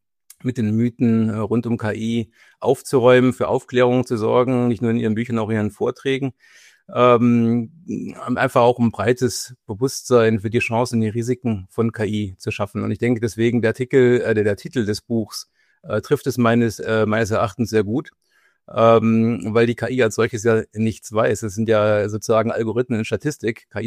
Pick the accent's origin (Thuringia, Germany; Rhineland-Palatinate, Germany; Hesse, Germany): Hesse, Germany; Kassel; Also erstmal komme ich sozusagen aus Kassel, bin eher ein Wirtschaftsflüchtling, den dann vielleicht doch auch ein bisschen die Fußballleidenschaft in den Süden getrieben hat.